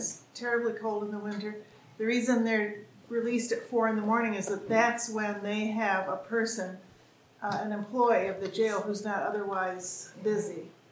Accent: Traverse City, Michigan, United States; I'm from Traverse City, Michigan, and I'm on a committee called BDDI, Before, During, and After Incarceration.

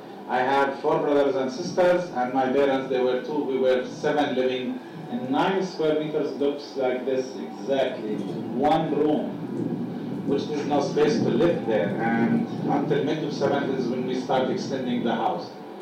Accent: Bethlehem, West Bank, Palestine; I was born in the Hishu refugee camp. I grew up here and I am struggling not to die here. Actually, I was born in 1964

